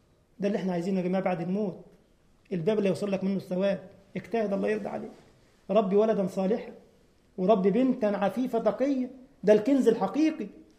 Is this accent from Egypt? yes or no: yes; Egypt; في الوقت ده كانت عندنا في مصر بتعمل حوالي 1,000 جنيه مصري